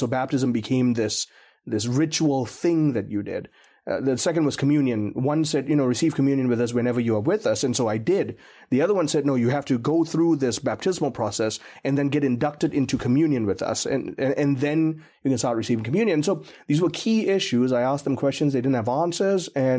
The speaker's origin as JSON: {"language": "English", "country": "Malaysia", "said": "We're about four or five generations into being Malaysian, so pretty separated from the Indian heritage."}